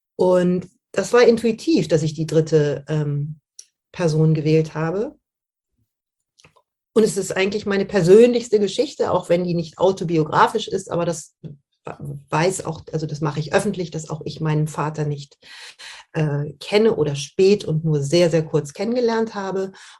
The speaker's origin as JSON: {"language": "German", "town": "Düsseldorf", "region": "North Rhine-Westphalia", "country": "Germany", "tie": "born or raised there", "said": "Ich bin in Düsseldorf aufgewachsen, im Rheinland, gar nicht so weit weg von auch Cornelia Funkes Aufwachsort."}